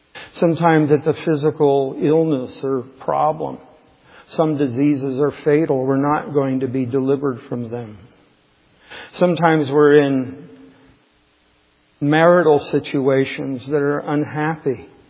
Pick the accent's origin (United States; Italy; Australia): United States; Southwest; I was raised in the Southwest, so I get it a little bit.